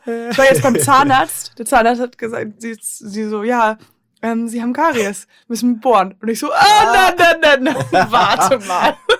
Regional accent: United States; German is a second language; ich als Amerikanerin

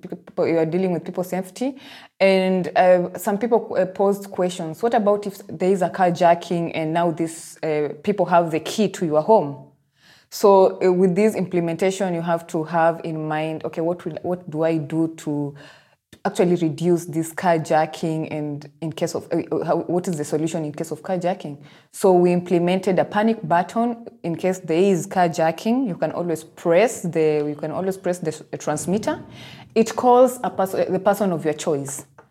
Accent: Nairobi, Kenya; I had this in mind whenever you're arriving home in Africa, and I am from Nairobi.

